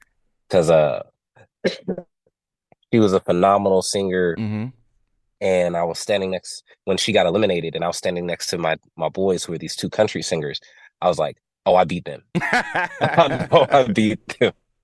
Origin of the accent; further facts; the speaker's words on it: Stockton, California, United States; from growing up in Southeast Side Stockton in the hood to the woes and difficulties there